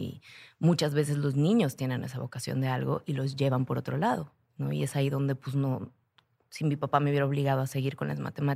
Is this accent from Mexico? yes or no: yes; Mexico; Yo sí creo que es algo de ser mexicano.